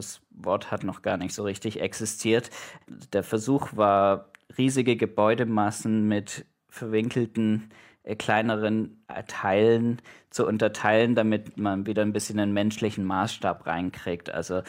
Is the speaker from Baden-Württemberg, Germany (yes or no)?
yes; Ulm, Baden-Württemberg, Germany; Ich bin in Ulm aufgewachsen